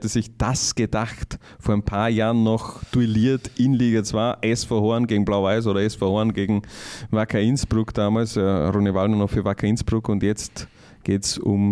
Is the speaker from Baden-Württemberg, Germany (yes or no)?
yes; Baden-Württemberg, Germany; ich komme aus Baden-Württemberg.